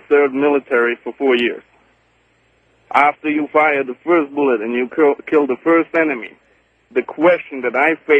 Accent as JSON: {"language": "English", "country": "Bosnia & Herzegovina", "tie": "born or raised there", "said": "My father was a Vietnam veteran. I grew up in Bosnia."}